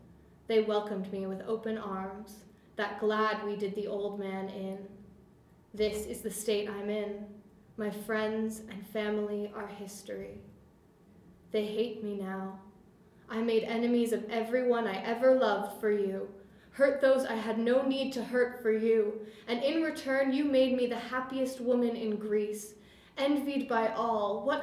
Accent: Toronto, Ontario, Canada; now in Scotland, United Kingdom; So I'm from Toronto, or just outside Toronto in Canada. I've lived there my whole life until I came here to Scotland just a few months ago. My whole family speaks basically the same as I do. It's a fairly sort of, I suppose, standard Canadian way of speaking.

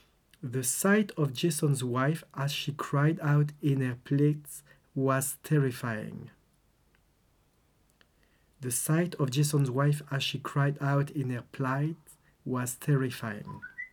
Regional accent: France; English is a second language; moved away as an adult; also born or lived in Glasgow, United Kingdom / Canada; And so I come from France, and I came over to Glasgow the first time when I was 21 years old. I stayed here for 14 years, then moved to Canada for 10 years.

